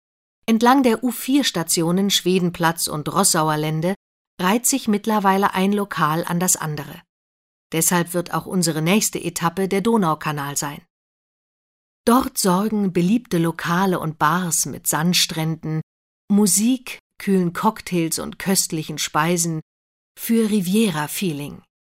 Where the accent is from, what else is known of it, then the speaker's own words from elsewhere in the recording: Düsseldorf, North Rhine-Westphalia, Germany; now in Vienna, Austria; Eigentlich komme ich aus Deutschland, aus Düsseldorf, aber ich studiere hier in Wien und liebe diese Stadt.